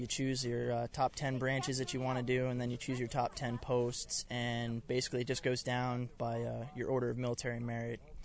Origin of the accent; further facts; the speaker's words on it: Connecticut, United States; I'm from Connecticut, and, you know, I mean, it's the north, but, I mean, it still gets dark at night there